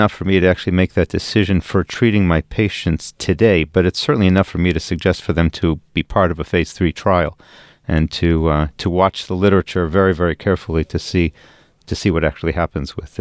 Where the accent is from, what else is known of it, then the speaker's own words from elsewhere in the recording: Cleveland, Ohio, United States; the fact that the group is from Cleveland, my hometown